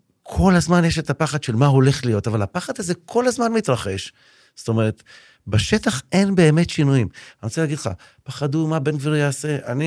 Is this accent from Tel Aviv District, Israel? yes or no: yes; Tel Aviv, Tel Aviv District, Israel; born there; אני נולדתי בתל אביב, אתה יודע, אשכנזים, שלושה ילדים